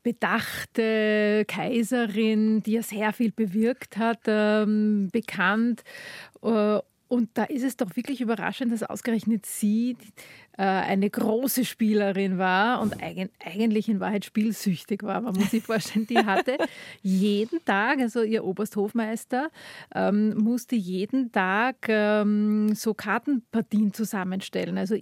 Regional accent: Graz, Styria, Austria; born there; Ich bin ja in Graz geboren, das ist in der Steiermark, die Hauptstadt der Steiermark.

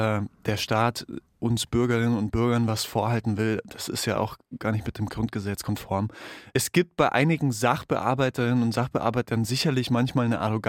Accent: Bavaria, Germany; Ja, ich komme aus Oberbayern

